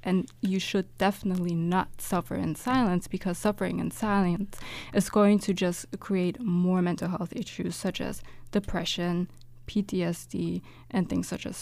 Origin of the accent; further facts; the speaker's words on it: Germany; My mother is from Germany, and we stayed stateside in Germany. So I grew up in Germany, I went to school in Germany and whatnot